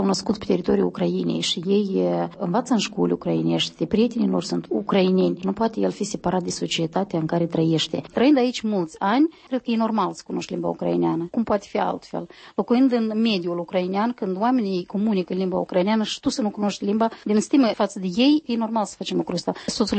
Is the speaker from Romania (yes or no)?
no; Moldova; now in Ukraine; La lucru știau că eu sunt din Moldova